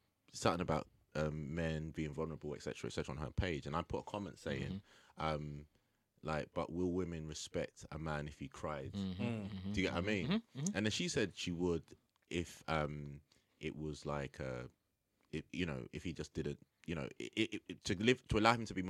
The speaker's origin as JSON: {"language": "English", "town": "Tottenham", "region": "London", "country": "United Kingdom", "tie": "born or raised there", "said": "I grew up in a time, like, you know, where I grew up in Tottenham."}